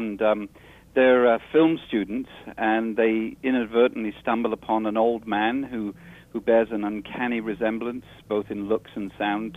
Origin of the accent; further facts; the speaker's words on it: London, United Kingdom; now in Canada; I'm from Canada, yes. Originally from London, England, but for the last 20 years or so, I've lived in the beautiful north.